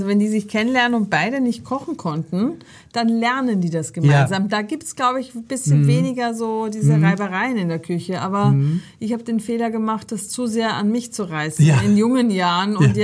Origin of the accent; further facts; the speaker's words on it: Austria; Also ich bin in Österreich aufgewachsen